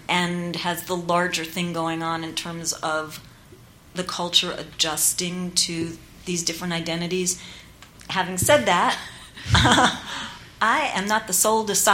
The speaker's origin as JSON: {"language": "English", "region": "New York", "country": "United States", "tie": "born or raised there", "said": "And I'm a Jew-Rican, so my mom was Puerto Rican, my father was Jewish, and I grew up in New York"}